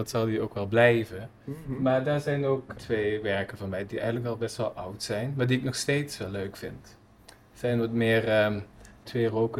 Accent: Wallonia, Belgium; also born or lived in Maastricht, Netherlands / Friesland, Netherlands / Amsterdam, Netherlands; Ja, ik ben in Maastricht geboren. Maar ik heb eigenlijk vooral in België gewoond in mijn jonge jaren. Het Franstalige deel.

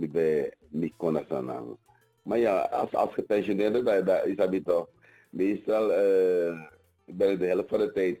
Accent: Suriname; het raakt ons, hè, als Surinamers, omdat het is ons Surinamers

